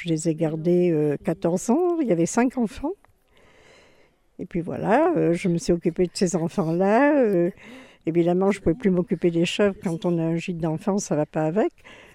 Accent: Jonchère, France; je suis née à Jonchère d'abord. Je suis partie, je suis revenue à 22 ans. Et je me suis mariée en 1955. Donc, ça fait vraiment d'être à Jonchère, ça fait depuis 55.

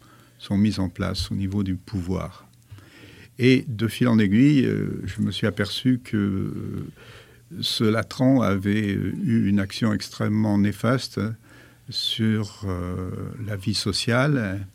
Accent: Saillant, France; also born or lived in Liège; tout en ayant un pied-à-terre à Saillant, puisque je suis originaire de Saillant. Je suis donc occitan, d'ailleurs.

